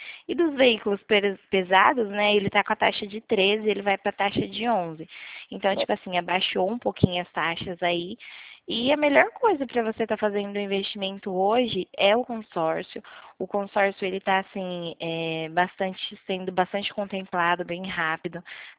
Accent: Nova Odessa, São Paulo, Brazil; Eu sou de Nova Odessa.

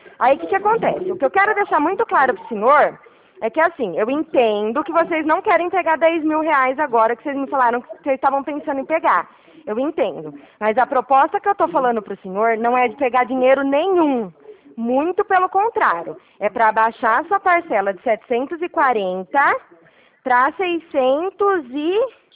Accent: Araraquara, São Paulo, Brazil; eu sou aqui de Araraquara

